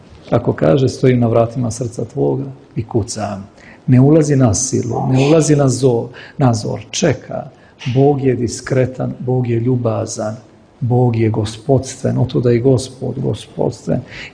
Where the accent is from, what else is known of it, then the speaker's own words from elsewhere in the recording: Serbia; Pomalo glasnije raspravljamo, mi smo Srbi takvi.